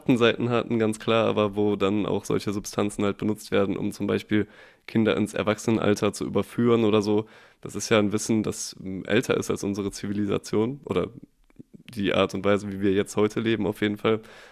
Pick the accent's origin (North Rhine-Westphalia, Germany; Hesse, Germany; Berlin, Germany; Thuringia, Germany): North Rhine-Westphalia, Germany; ich bin ja auf dem Dorf aufgewachsen im Bergischen Land und man kennt das ja so, die Dorfmentalität